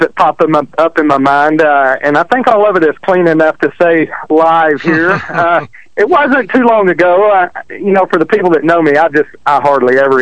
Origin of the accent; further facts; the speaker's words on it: Texas, United States; accent: country; because I grew up in Texas, and I got the country accent, and I live in the country and stuff